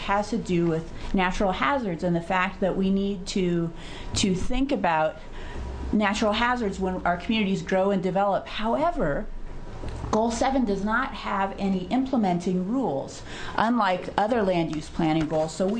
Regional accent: Ashland, Oregon, United States; I grew up in Southern Oregon on the outskirts of Ashland, and we lived on a winding dirt road surrounded by orchards and dry grass.

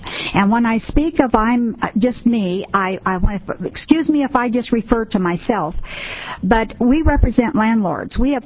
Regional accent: Oregon, United States; I was raised in Sherman County at Bacalo at Cheers Bridge.

